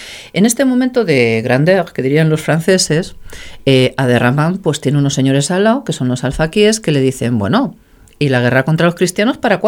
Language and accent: Spanish; La Bañeza, Castile and León, Spain; de hecho mi pueblo, vamos a presumir de pueblo, que es La Bañeza